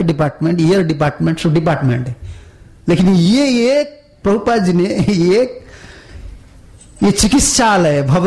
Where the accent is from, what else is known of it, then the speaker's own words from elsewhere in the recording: Odisha, India; मैं उड़िया आदमी हूं